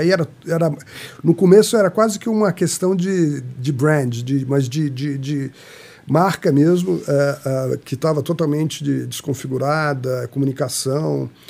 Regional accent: São Paulo, Brazil; now in Rio de Janeiro, Brazil; Apesar de eu ser paulistano, uhum, eu nasci em São Paulo, mas já moro muitos anos no Rio

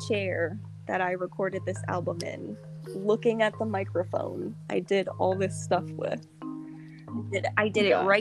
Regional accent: Fredericksburg, Virginia, United States; because in my hometown of Fredericksburg, they actually do live shows pretty often

